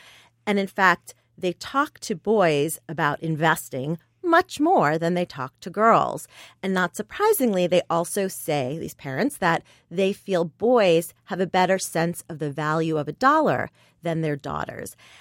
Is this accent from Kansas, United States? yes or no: no; Queens, New York, United States; Not in my school, but I grew up in Queens.